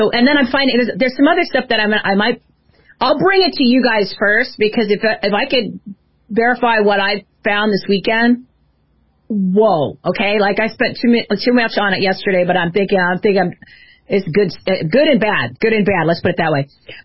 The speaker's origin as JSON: {"language": "English", "region": "New Jersey", "country": "United States", "said": "I said, I'm from Jersey."}